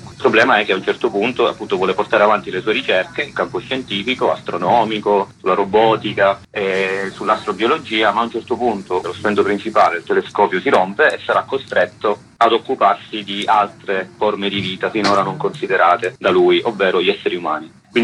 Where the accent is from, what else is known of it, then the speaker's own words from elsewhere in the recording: Sicily, Italy; In più sono siciliano